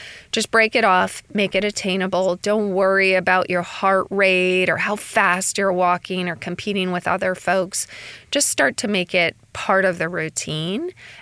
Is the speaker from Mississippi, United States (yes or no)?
no; Oregon, United States; We're from Oregon, so we have to get used to the rain.